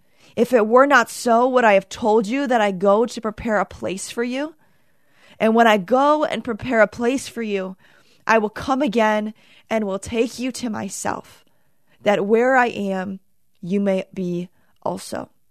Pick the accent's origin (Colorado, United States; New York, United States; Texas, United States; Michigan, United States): Michigan, United States; Ann Arbor; now in Plymouth, United States; I live in a house in Plymouth, Michigan, but I grew up in Ann Arbor, and my parents still live in my childhood home.